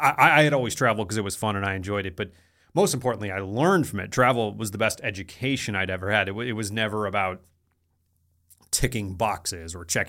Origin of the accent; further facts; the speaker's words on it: Midwest, United States; I was a kid from the Midwest. I was like, Asia, this is crazy.